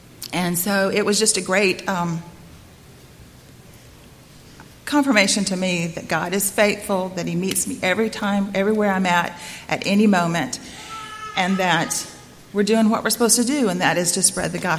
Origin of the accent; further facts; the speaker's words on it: Bible Belt, United States; I was raised in the Bible Belt. I've been a Christian since I was a little girl.